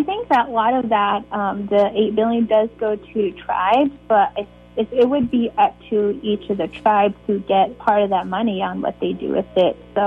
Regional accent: United States; I grew up on Navajo

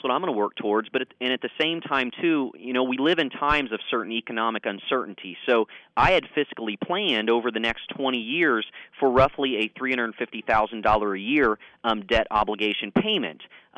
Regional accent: Frankfort, United States; If you would have told me as a kid that I would have the opportunity to set trick-or-treating hours in my hometown one day, I would have gone nuts.

